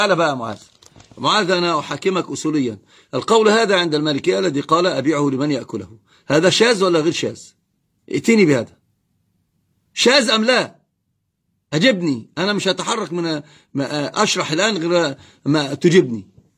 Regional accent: Egypt; عندنا في مصر أما يرى شيئا قال يفعل ذلك

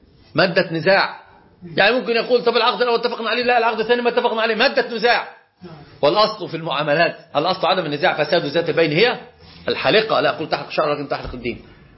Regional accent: Egypt; عندنا في مصر مثل شائع جدا ذائع في مصر

